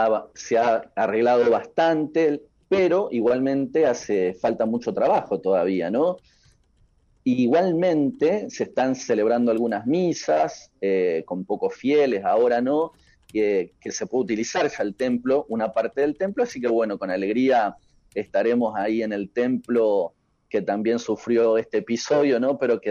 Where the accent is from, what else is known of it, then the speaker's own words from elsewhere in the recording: San Nicolás de los Arroyos, Buenos Aires Province, Argentina; born there; nací en la ciudad de San Nicolás el 6 de noviembre del 85, así que bueno, hace unas semanitas atrás estuve de cumpleaños. Y bueno, y nací en una familia conformada por mi papá Alfredo, mi mamá María Rosa.